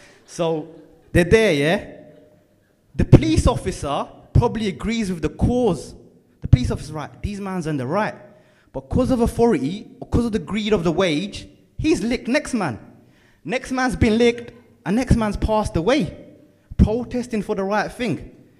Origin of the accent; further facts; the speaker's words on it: London, United Kingdom; Just because I told you I'm from East London, come on, I ain't that bad.